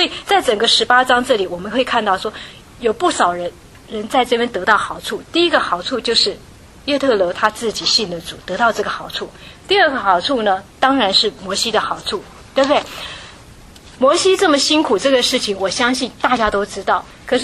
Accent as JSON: {"language": "Chinese", "country": "Taiwan", "moved": "yes", "lives_now": "United States", "said": "我自己本身是从台湾来的，我有佛教的背景，拜很多不同的神。我到了美国以后"}